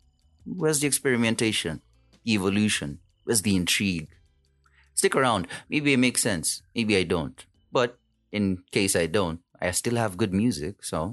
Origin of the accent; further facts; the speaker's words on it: Kenya; As a Kenyan, I believe everyone has just been going through it.